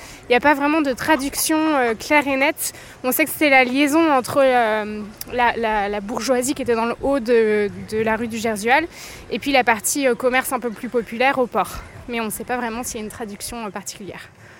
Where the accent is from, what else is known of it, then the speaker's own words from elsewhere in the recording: Toulouse, Occitanie, France; moved away as an adult; now in Dinan, France; Je suis toulousaine de base, ça s'entend pas du tout, j'ai perdu l'accent. Et je suis arrivée à Dinan en 2013 pour mes études. Maintenant, je travaille ici, depuis, donc ça fait 10 ans que je suis là.